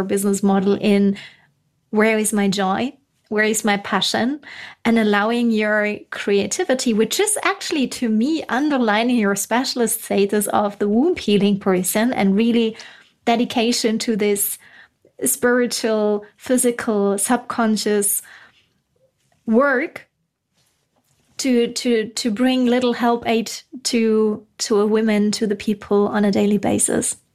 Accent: Germany; English is a second language; And well, we are both originally from Germany

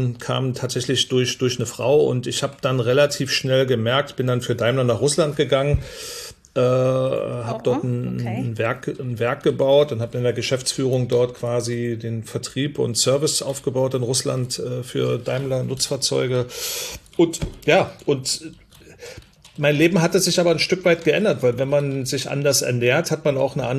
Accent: East Germany, Germany; Tatsächlich bin ich in der DDR groß geworden, also ein Ossi

